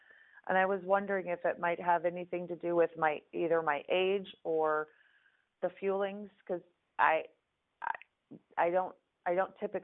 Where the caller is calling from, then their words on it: Florida, United States; I'm calling from Florida.